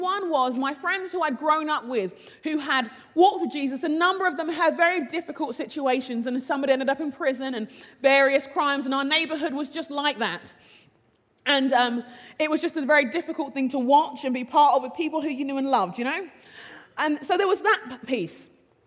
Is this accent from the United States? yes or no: no; London, United Kingdom; I was born in London, grew up in London, England. My parents are from Nigeria. We're a Nigerian family. And my maternal grandfather was a Muslim leader.